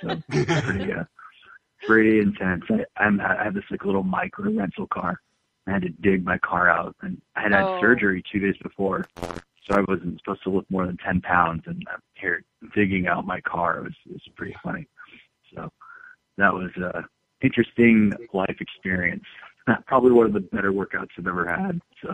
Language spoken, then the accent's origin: English; San Diego, California, United States; now in Virginia, United States; And I'm from California, and I'm saying that.